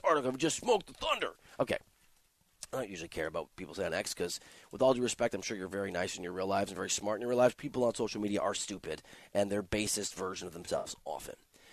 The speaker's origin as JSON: {"language": "English", "town": "Dubuque", "region": "Iowa", "country": "United States", "said": "I'm from Dubuque, Iowa. I got family in Wisconsin."}